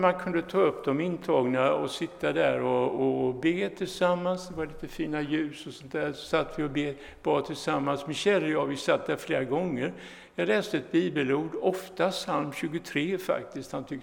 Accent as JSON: {"language": "Swedish", "town": "Mölndal", "region": "Västra Götaland County", "country": "Sweden", "tie": "born there", "also_born_or_lived": "Gothenburg / Stockholm / Jönköping", "said": "vi är födda i samma stad, Mölndal."}